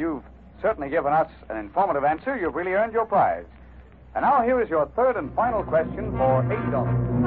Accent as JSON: {"language": "English", "region": "England", "country": "United Kingdom", "lives_now": "Canada", "said": "It would mean a lot if I were a Canadian, but I'm an Englishman on a business trip to this country."}